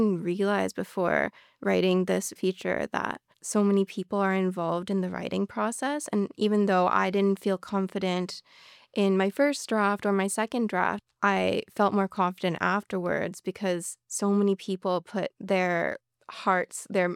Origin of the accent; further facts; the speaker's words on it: South Korea; I grew up abroad. I didn't grow up in Canada. I grew up in South Korea, and I'm also Canadian.